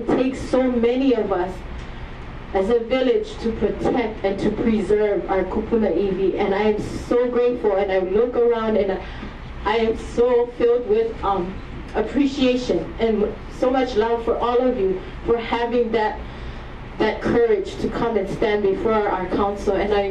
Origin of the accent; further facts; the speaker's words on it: Wai'ehu, Hawaii, United States; I'm from the Wai'ehu, so I've talked about it before. My mo'olelo to that is that I am a sand dune baby, or a child that was raised in the sand dunes